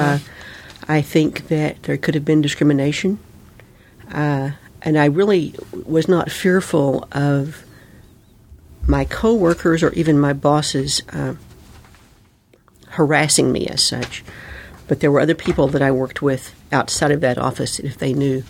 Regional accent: the South, United States; Anyway, I was raised in the South, and I was raised by a single mother, and actual single foster mother

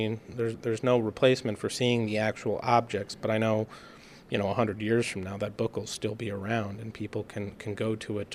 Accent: Eklutna, Alaska, United States; Like where I'm from Aklutna, we have to have an educational fish permit.

